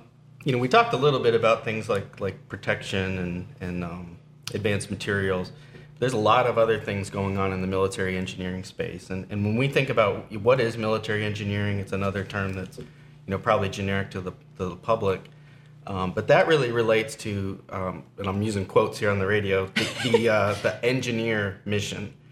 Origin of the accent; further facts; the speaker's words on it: Florida, United States; I grew up in Florida. There's a lot of weird stuff that happens in Florida.